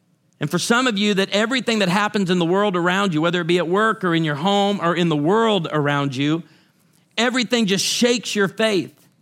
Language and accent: English; Oswego, Illinois, United States; I grew up in Oswego, Illinois, and our house was a few miles from a McDonald's, and there was a road called Douglas, and it ran parallel to this big neighborhood called Boulder Hill.